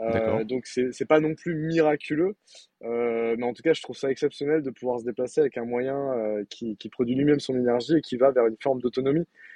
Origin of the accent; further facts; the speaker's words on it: Mulhouse, Grand Est, France; Je suis originaire de Mulhouse.